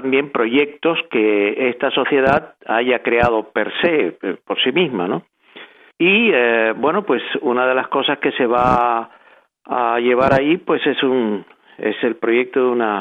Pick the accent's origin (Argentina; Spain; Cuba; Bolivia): Cuba; somos cubanos, pero vamos, no somos muy distintos necesariamente a los venezolanos